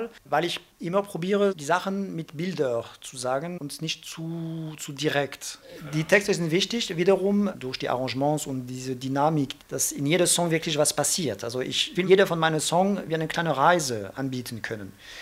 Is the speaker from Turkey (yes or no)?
no; France; German is a second language; now in Aachen, Germany; bin Franzose, gebürtige Franzose mit italienischen Wurzeln und lebe seit fast 20 Jahren in Aachen.